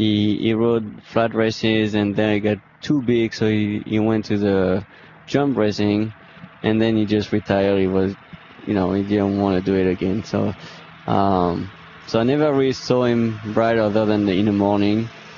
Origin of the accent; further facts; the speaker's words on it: Chantilly, Virginia, United States; Well, that's where I was born, but I grew up in Chantilly, which is only maybe a 15-minute drive, maybe.